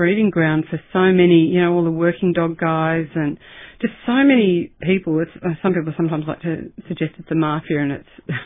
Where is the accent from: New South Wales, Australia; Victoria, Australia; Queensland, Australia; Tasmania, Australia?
Victoria, Australia; Melbourne; I mean, I grew up in Croydon, one of the outer suburbs of Melbourne.